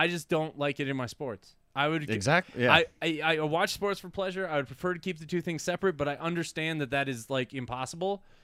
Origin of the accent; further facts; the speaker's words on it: Herndon, Virginia, United States; Anyway, the Herndon kid. You remember we reported on the kid from my hometown that is in the Capital system, Joe Snively?